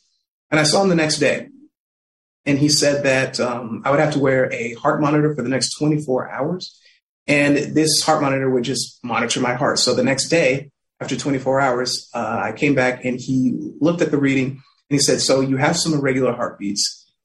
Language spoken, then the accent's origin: English; Ohio, United States; born there; also born or lived in Florida / Connecticut; I was born in Ohio. And I moved around a lot with my family. We lived in Florida twice, and we finally made it to Connecticut in 2000.